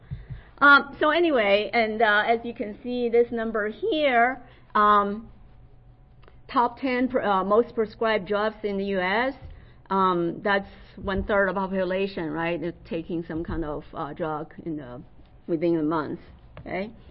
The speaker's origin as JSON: {"language": "English", "region": "Beijing", "country": "China", "said": "And I'm originally from Beijing, so this is dear near to my heart."}